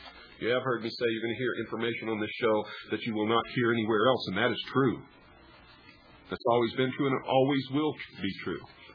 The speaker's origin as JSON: {"language": "English", "country": "United States", "said": "I am an American. I believe in capitalism."}